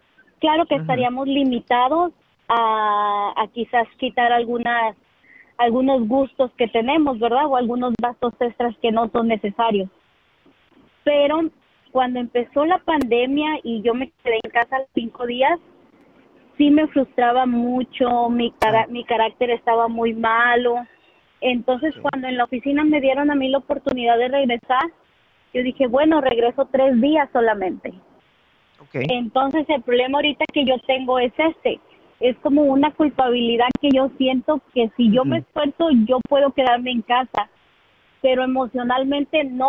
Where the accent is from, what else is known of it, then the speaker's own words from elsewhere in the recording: California, United States; yo soy del área de la Bahía, pero la renta es demasiado cara y hace 5 años nos tuvimos que mover a una zona rural. Trabajamos todavía en la Bahía, mi esposo y yo.